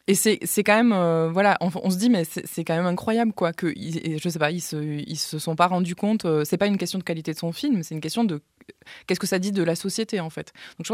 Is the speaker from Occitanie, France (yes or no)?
yes; Occitanie, France; moi, je viens du Tarn.